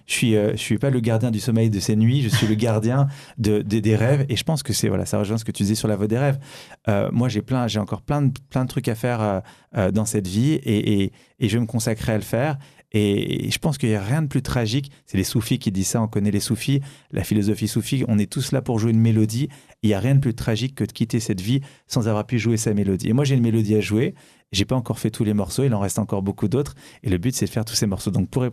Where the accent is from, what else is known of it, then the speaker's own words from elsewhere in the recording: Tunisia; Je suis tunisien, je suis tuniso-algérois, mais le côté tunisien est très important.